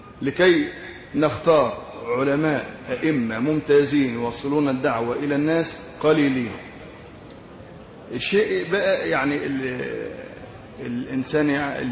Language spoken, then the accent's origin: Arabic; Faiyum Governorate, Egypt; عندنا في الفيوم